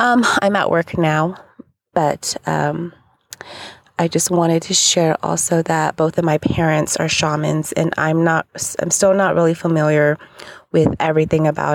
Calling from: California, United States; I'm calling from California.

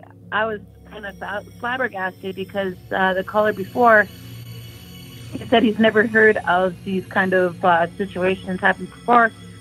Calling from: Saskatchewan, Canada; we're calling from Saskatchewan.

